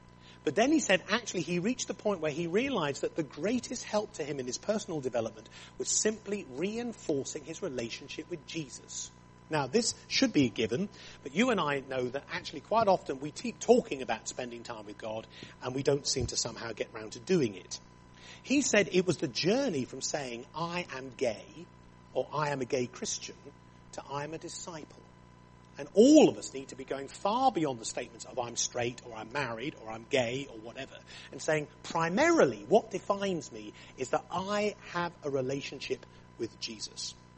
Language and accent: English; Plymouth, South West England, United Kingdom; I'd been born and raised in Plymouth, and the only foreigners in Plymouth were the Cornish in the 1970s.